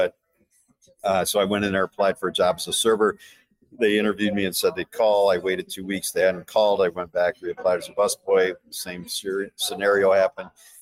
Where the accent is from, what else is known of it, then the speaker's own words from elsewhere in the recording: Chicago, Illinois, United States; and I grew up in Chicago where you could get it, and you couldn't get it here.